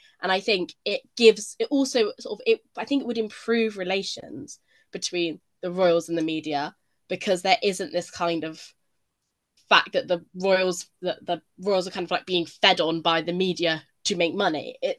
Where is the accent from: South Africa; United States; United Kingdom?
United Kingdom; they kind of asked how I, as a British person, felt about the fact